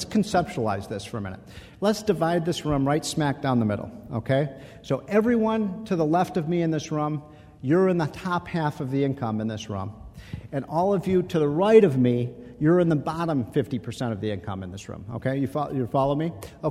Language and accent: English; Chicago, Illinois, United States; I grew up in Chicago. I remember I was 14 years old.